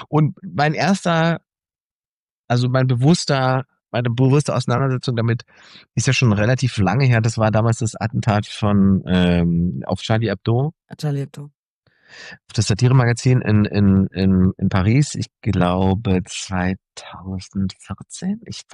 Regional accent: East Germany, Germany; born there; Ich bin ja im Osten geboren.

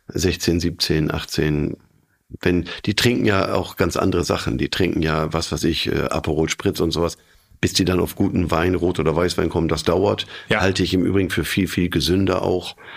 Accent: Bremen, Germany; Ich bin ja groß geworden in Bremen.

